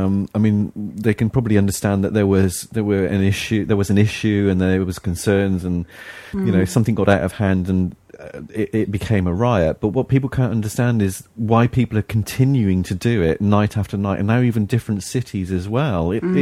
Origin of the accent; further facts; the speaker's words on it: United Kingdom; being British